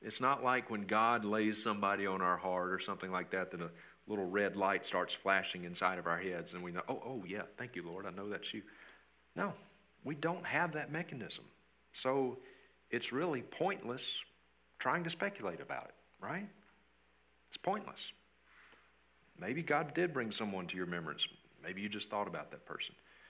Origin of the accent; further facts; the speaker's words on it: Mississippi, United States; now in Montana, United States; You know, I grew up in Mississippi and now live in Montana.